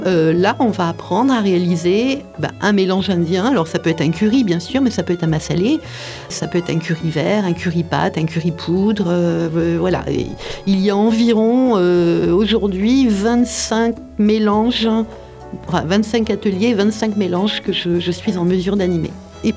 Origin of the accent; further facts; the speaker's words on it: Paris, Île-de-France, France; born there; now in Montpellier, France; je suis née à Paris et j'habite à Montpellier depuis 30 ans. Ça fait 30 ans que j'ai décidé de quitter la capitale pour venir m'installer dans le sud.